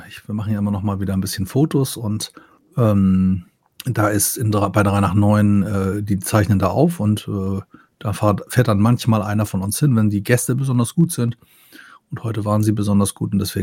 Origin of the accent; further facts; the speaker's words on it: Hamburg, Germany; Als Hamburger in Bremen bringt immer kein Glück.